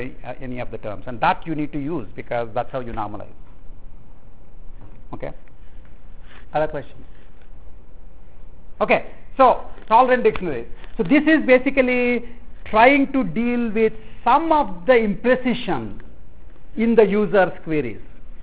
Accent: India; I'm from India, I use English spelling.

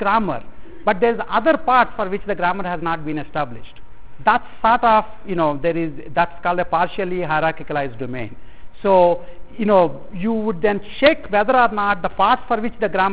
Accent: India; accent: Indian English; You know, I'm from India and I actually speak the Indian English, which is much more grammatical actually.

